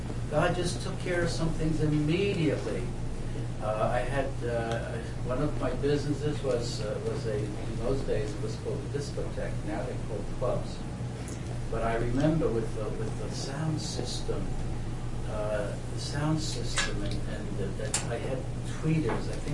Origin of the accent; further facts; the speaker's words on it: New York, United States; I grew up in the Bronx, and very few totally intact homes.